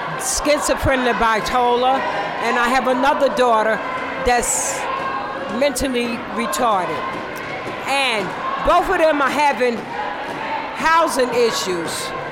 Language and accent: English; Bronx, New York, United States; Well, I'm from Bronx, New York.